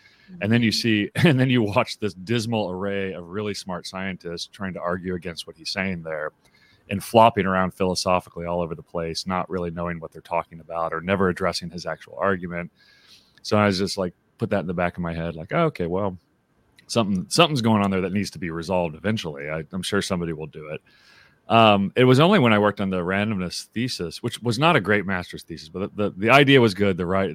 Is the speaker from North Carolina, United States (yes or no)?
no; Tulsa, Oklahoma, United States; So I was raised in Tulsa, Oklahoma, which is like the thickest Christian culture in America